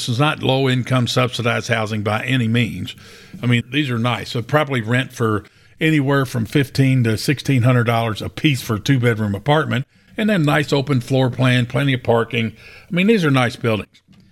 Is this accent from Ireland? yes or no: no; Louisville, Kentucky, United States; In my hometown, Louisville, Kentucky, you cannot find a house for under $100,000.